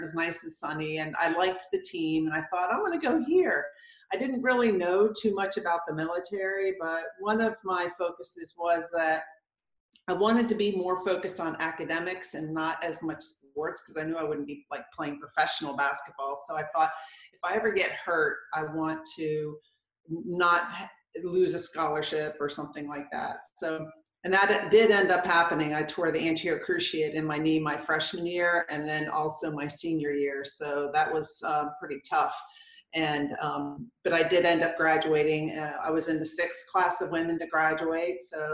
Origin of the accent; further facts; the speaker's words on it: Virginia, United States; And I grew up in Northern Virginia, kind of around a military environment.